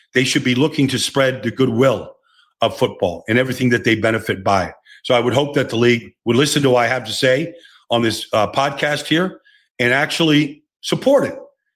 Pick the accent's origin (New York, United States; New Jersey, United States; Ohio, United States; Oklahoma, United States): New York, United States; Massapequa; I'm from Massapequa, Long Island.